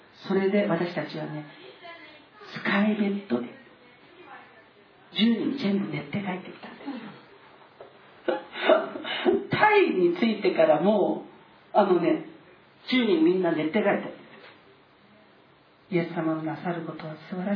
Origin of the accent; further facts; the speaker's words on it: South Korea; now in Japan; 今度私たち韓国人2人ダメなの。